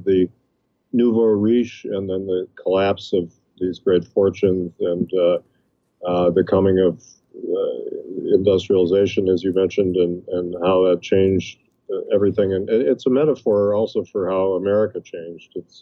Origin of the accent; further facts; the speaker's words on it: Midwest, United States; Part of it is that I'm from the Midwest, and you live in the Midwest